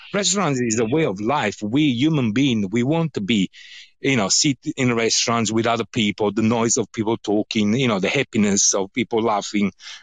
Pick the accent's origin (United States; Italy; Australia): Italy; Naples, Campania; I'm very particular on fry because I'm from Naples, so frittura for us is extremely important.